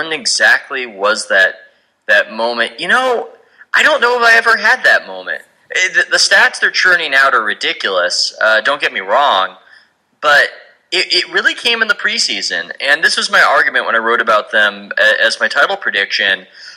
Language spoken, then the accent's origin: English; California, United States; I love watching better basketball in my hometown. I love watching the Bay Area get more invested in it